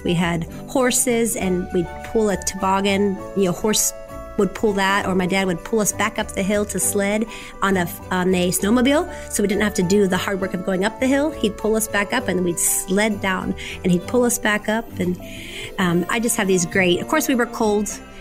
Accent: Pennsylvania, United States; And I grew up in Pennsylvania, so we had real winters.

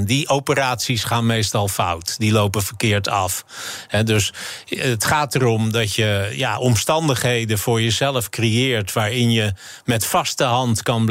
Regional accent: Amstelveen, North Holland, Netherlands; Ik ben opgegroeid in Amstelveen, in een hele beschermde omgeving.

